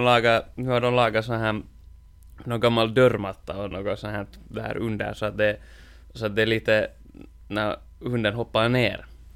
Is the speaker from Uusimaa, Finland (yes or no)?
yes; Inkoo, Uusimaa, Finland; när jag var hemma i Ingo.